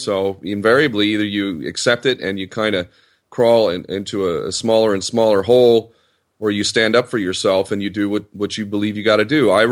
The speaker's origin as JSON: {"language": "English", "country": "United States", "tie": "born or raised there", "said": "I was also born and raised in America and grew up to believe that my nation is the greatest in the world"}